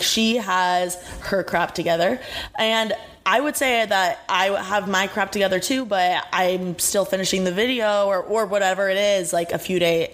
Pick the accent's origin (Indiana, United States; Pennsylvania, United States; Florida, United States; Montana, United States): Indiana, United States; In Indiana, I'm from Indiana. and they have like no stores.